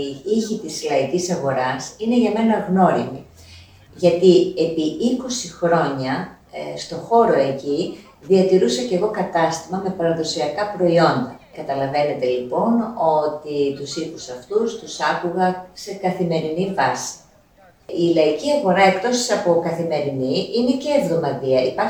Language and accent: Greek; Trikala, Thessaly, Greece; Κατάγομαι από τα Τρίκαλα, γεννήθηκα και ζω εδώ.